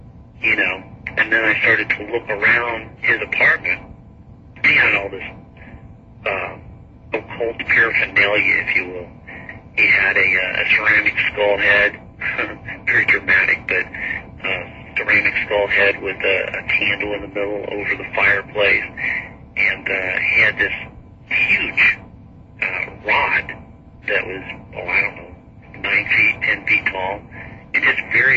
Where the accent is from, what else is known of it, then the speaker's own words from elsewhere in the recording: Midwest, United States; town, and small town USA Midwest, you know, you'll find that a lot of teenagers are just bored. And my hometown was infamous for, you know, beer parties out in the cow pasture